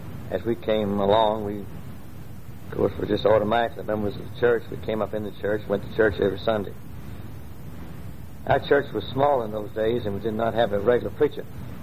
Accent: Jacksonville, United States; I was born in Jacksonville in 1931. We're living now in the house that I was born in. It was built by my grandfather in 1890.

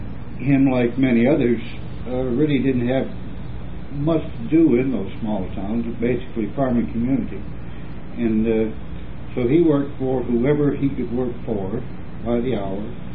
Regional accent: Reedstown, Wisconsin, United States; born there; I was born in Reedstown, Wisconsin, Vernon County, Reedstown, Wisconsin.

